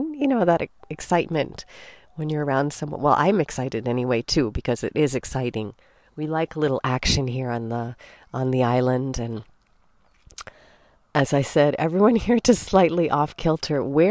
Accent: Chicago, Illinois, United States; Now, in my hometown of Chicago, if that happened, you run.

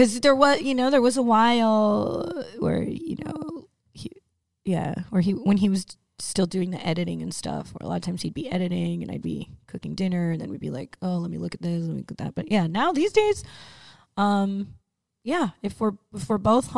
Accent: East Coast, United States; and I was from the East Coast, you know, and he was from the West Coast

